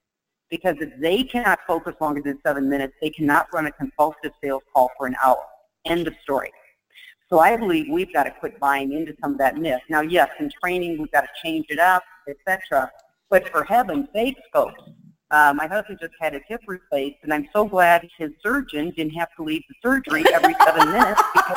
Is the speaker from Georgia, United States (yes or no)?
no; Iowa, United States; You know, I'm a kid from Iowa, so you're supposed to be very humble.